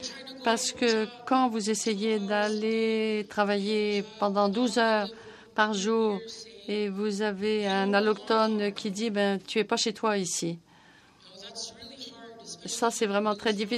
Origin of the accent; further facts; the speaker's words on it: Chisasibi, Quebec, Canada; Je suis membre de la communauté. Comme je l'ai déjà dit, j'étais de Chisasibi au départ. Je suis une descendante des effets des projets de l'Hydro-Québec.